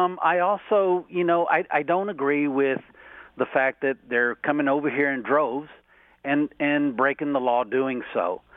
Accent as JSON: {"language": "English", "town": "Houston", "region": "Texas", "country": "United States", "tie": "born there", "said": "I was born in Houston, Texas, yes."}